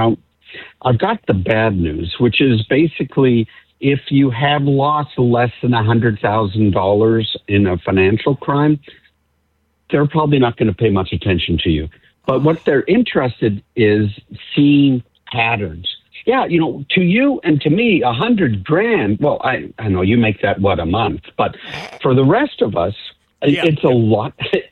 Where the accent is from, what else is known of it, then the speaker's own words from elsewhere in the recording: Canada; also born or lived in Alberta; You know, I grew up in the Great White North, up in Canada.